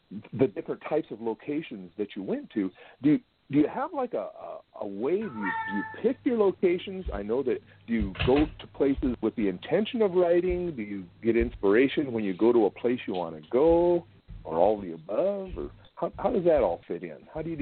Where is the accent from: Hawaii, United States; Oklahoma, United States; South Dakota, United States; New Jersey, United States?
South Dakota, United States; moved away; that was really remarkable to me moving to Florida was the abundance of really flora and fauna, because I grew up in South Dakota.